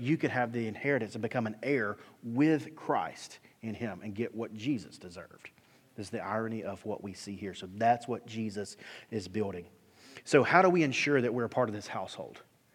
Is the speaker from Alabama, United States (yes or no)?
yes; Alabama, United States; I grew up in South Alabama, okay?